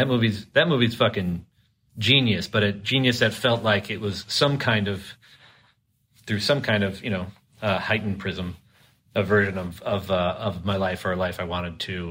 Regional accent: Chicago, Illinois, United States; I'm a teenager from Chicago in the 80s.

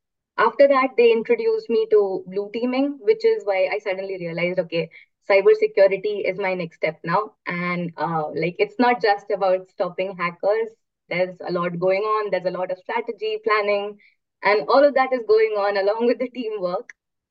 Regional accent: India; now in Atlanta, United States; I'm from India. I am currently in Atlanta studying a master's in cybersecurity at Georgia Tech. I came here in fall 2022

